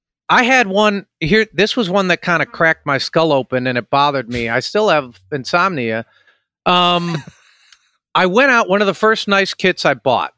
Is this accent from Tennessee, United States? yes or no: no; Cleveland, Ohio, United States; I was from Cleveland.